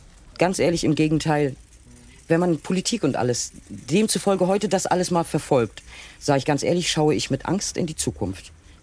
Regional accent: Franzburg, Mecklenburg-Vorpommern, Germany; Ich muss dazu sagen, ich komme nicht aus Grimmen, sondern aus Franzburg

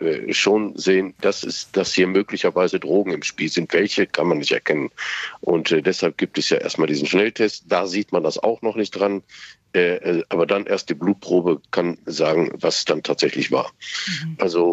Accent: Duisburg, North Rhine-Westphalia, Germany; Ich bin im Duisburger Norden in Obermarxloh groß geworden oder aufgewachsen. Da gab es das schlichtweg nicht.

